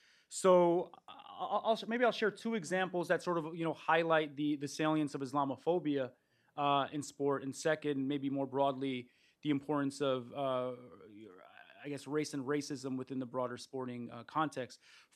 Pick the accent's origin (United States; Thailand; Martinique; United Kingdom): United States; Detroit, Michigan; And I'm from Detroit, so I'm used to dark alleys.